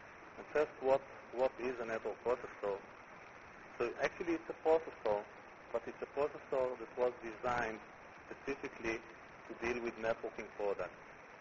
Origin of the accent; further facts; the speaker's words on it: Israel; accent: Israeli; most of you will not understand my Israeli accent.